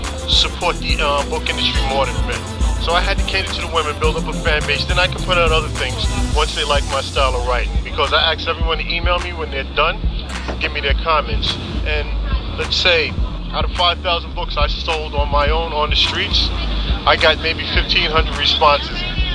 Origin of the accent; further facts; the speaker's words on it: Queens, New York, United States; Queens, New York.